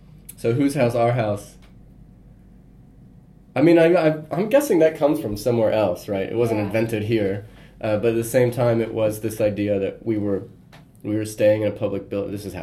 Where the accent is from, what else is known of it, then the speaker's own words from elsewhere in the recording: Tampa, Florida, United States; So I grew up in Tampa. Things I really love about Tampa, and I connected to the people.